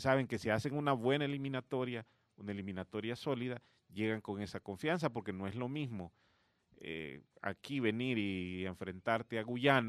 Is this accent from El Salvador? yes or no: yes; El Salvador; Obviamente, nosotros como salvadoreños queremos que la selección juegue bien